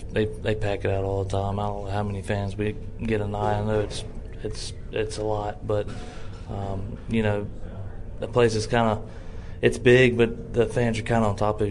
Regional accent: Mississippi, United States; I'll be able to, you know, pitch at my home state, Mississippi, and, you know, Starkville's only like 3.5 hours away from my house

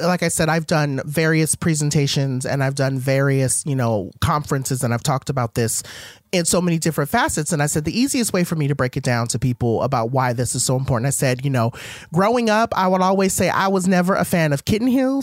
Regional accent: Compton, California, United States; people oftentimes think that I'm soft, but I'm like, girl, I was raised in Compton.

